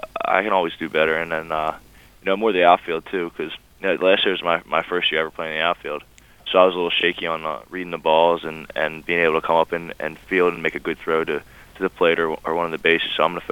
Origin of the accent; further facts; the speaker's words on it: Cape May, New Jersey, United States; Now, I'm from a small town in New Jersey, you know, South Jersey. I'm from Cape May